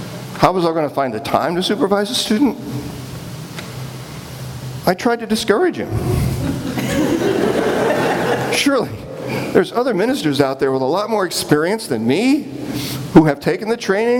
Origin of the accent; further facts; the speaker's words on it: Freeland, Maryland, United States; it's just 2 miles from where I spent the last part of my years growing up in Freeland, Maryland.